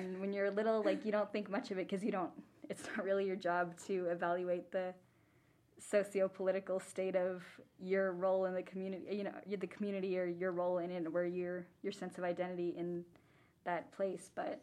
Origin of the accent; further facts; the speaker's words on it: Boston, Massachusetts, United States; growing up, I grew up in Boston, my family is from Juarez and here, and some in Cruces, mm-hmm. but I grew up in Boston. My parents moved there, so I grew up there.